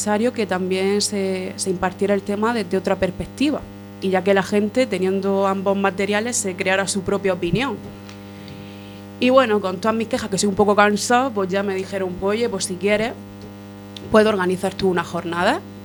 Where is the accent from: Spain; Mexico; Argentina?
Spain; Murcia, Region of Murcia; De Murcia.